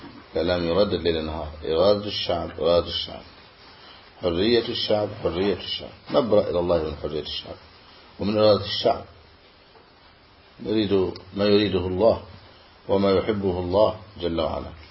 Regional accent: Egypt; عندنا في مصر يقولون إذا تتزوج يوم الأحد على بيت أبوها ترتد

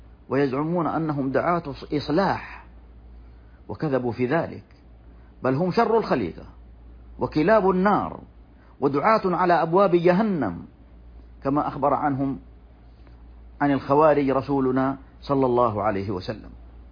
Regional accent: Saudi Arabia; وخص في بلادنا المملكة العربية السعودية

